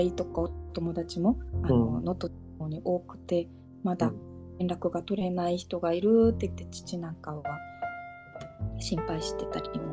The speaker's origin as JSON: {"language": "Japanese", "town": "Komatsu", "region": "Ishikawa", "country": "Japan", "tie": "born or raised there", "said": "石川県の中でも私の実家は小松市で加賀地方にあるので、"}